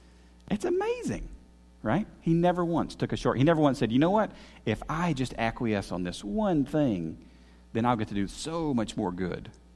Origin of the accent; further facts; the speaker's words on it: Shelbyville, Tennessee, United States; I told you I grew up in Shelbyville, Tennessee, and the pastor of the church that I grew up in, he's still preaching there.